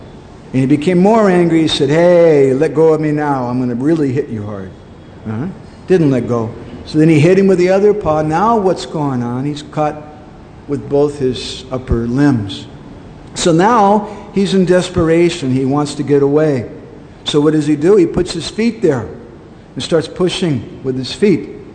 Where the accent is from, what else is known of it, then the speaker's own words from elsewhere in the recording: Los Angeles, California, United States; I remember when I was growing up in Los Angeles as a devotee, book distributor